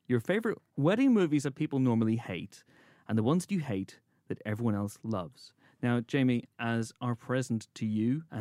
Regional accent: Northern Ireland, United Kingdom; I know we're Northern Irish

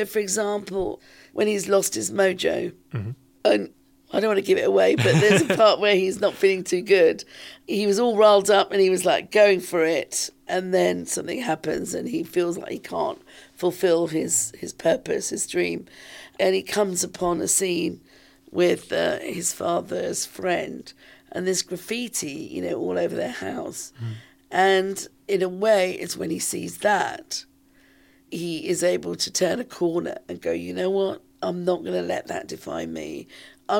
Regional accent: London, United Kingdom; some of this was happening here in London, in my hometown.

